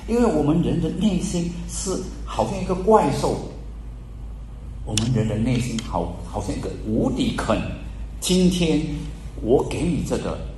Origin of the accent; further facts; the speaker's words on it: China; 所以我们中国人有句话说什么？